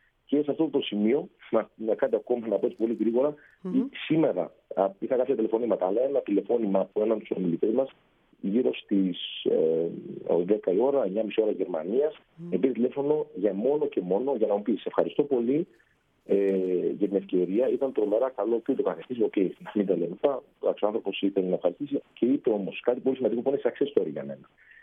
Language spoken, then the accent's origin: Greek; Central Macedonia, Greece; Είμαι από τη Βόρεια Ελλάδα, από την περιοχή της Θεσσαλονίκης και πάντα τιμώ από την πλευρά της μητέρας μου για την περιοχή της Κοζάνης